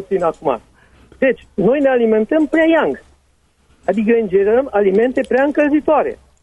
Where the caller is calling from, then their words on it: Timișoara, Timiș County, Romania; sunt din Timișoara.